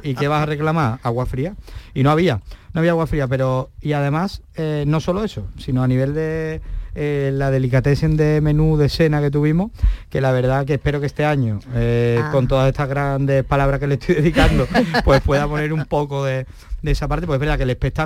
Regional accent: Seville, Andalusia, Spain; soy de Sevilla, pero a Sevilla hay que saber conocerla

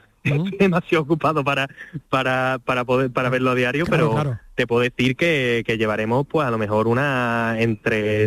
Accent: Andalusia, Spain; como andaluz estoy contentísimo

